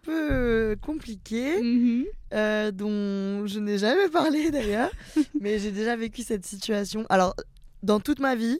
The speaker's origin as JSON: {"language": "French", "town": "Lyon", "region": "Auvergne-Rhône-Alpes", "country": "France", "said": "je suis venue habiter ici il y a 2-3 mois parce que pour le travail, c'est beaucoup mieux. En vrai, moi, je suis lyonnaise"}